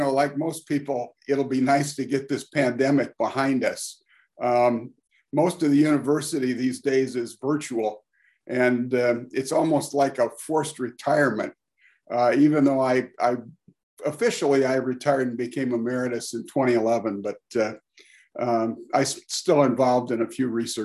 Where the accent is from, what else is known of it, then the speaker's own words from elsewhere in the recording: Michigan City, Indiana, United States; I grew up in Michigan City, Indiana, which at that time was about 20,000 people in a kind of a resort town on Lake Michigan.